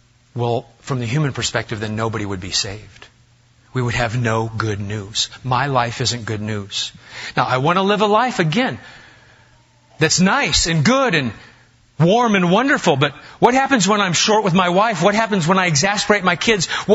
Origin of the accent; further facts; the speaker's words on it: Massachusetts, United States; Whenever I'm out of town and talk to other congregations, I say, well, I'm from Massachusetts.